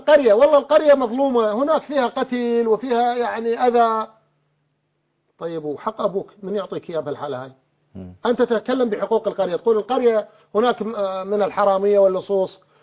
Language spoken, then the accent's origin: Arabic; Al Anbar, Iraq; أنا ابن الأنبار